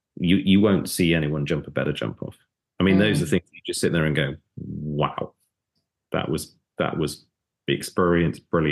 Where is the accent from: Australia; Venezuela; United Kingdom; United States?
United Kingdom; Yeah, I was, you know, being British, I was there.